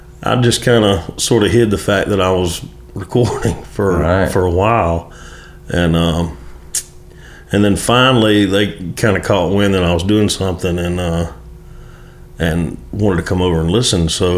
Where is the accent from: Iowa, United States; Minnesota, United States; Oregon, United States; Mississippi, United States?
Mississippi, United States; I grew up in Mississippi, between Jackson and Meridian, Mississippi.